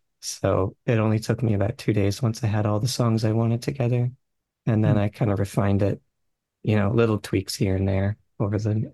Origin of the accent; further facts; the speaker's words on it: New England, United States; We're both from New England, actually. So we had a lot of similar experiences and driving around as kids in Connecticut